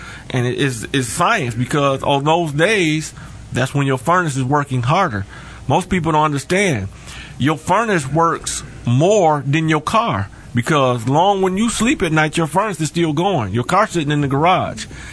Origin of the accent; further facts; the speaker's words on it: Albion, Michigan, United States; I ended up moving back to Michigan, to my hometown of Albion.